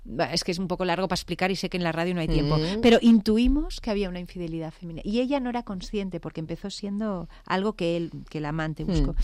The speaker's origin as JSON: {"language": "Spanish", "town": "Barcelona", "region": "Catalonia", "country": "Spain", "said": "yo que soy de Barcelona"}